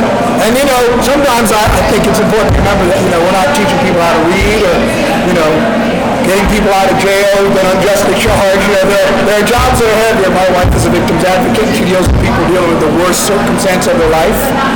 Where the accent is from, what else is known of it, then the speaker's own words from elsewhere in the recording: East Coast, United States; Well, I grew up on the East Coast.